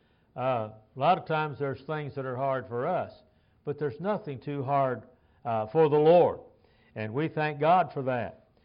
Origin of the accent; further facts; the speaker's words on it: Lima, Ohio, United States; When I was raised in Lima, Ohio, it was a new subdivision.